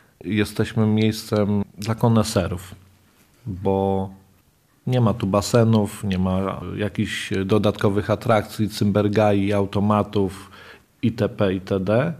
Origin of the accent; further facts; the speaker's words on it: Warsaw, Masovian Voivodeship, Poland; Ja pochodzę z Warszawy, Ania pochodzi z Lubelszczyzny. Ania mnie wyrwała z Ursynowa, gdzie się wychowałem, dokładnie tam, gdzie kręcono Alternatywy 4.